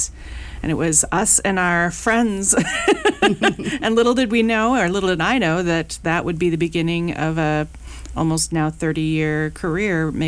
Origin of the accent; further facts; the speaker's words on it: Minnesota, United States; So I grew up in Minnesota, and I got my degree at UMD, Duluth, University of Minnesota, Duluth